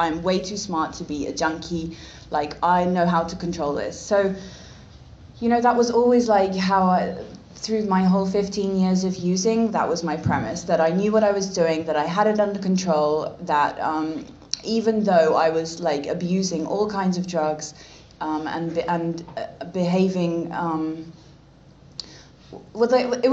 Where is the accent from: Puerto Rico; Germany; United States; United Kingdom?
United Kingdom; Reading, South East England; also born or lived in London; I was at a boarding school in my hometown, which was Reading. I was born in London, but I grew up in Reading